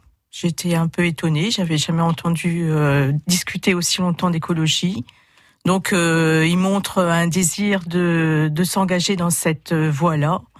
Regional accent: Amiens, Hauts-de-France, France; je viens d'Amiens. Donc je me suis dit, ça se fait pas.

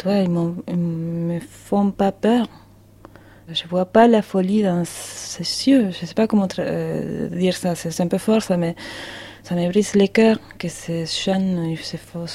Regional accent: Argentina; now in Paris, France; moi j'ai une apparence d'européenne, mais je viens de l'Argentine.

